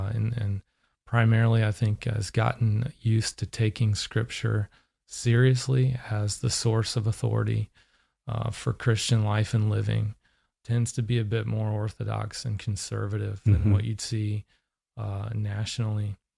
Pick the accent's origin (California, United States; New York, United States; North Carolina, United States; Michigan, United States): North Carolina, United States; No, I mean, I grew up in Western North Carolina. It's a very different Episcopal church there.